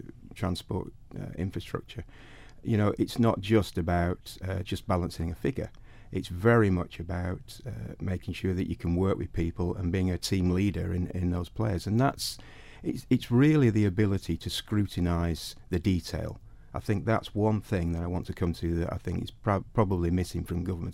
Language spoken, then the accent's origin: English; Colby, Isle of Man; We grew up in Ballacallo, up Glen Road in Colby.